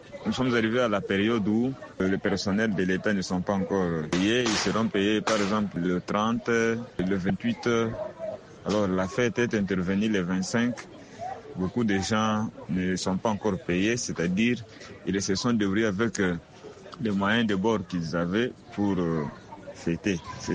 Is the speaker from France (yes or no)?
no; Kinshasa, DR Congo; Nous avons fêté chez nous en République démocratique du Congo, à Kinshasa, la capitale.